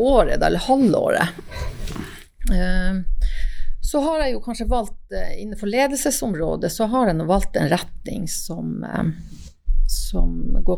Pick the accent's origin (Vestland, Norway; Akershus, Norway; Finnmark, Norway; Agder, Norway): Finnmark, Norway; Jakobselv; Jeg hadde det første kurset hjemme i Jakobselv faktisk.